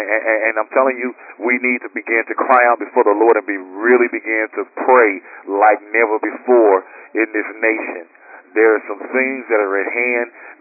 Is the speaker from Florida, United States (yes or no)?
no; Gary, Indiana, United States; Now, I come from Gary, Indiana. You know, we used to be murder capital of the country.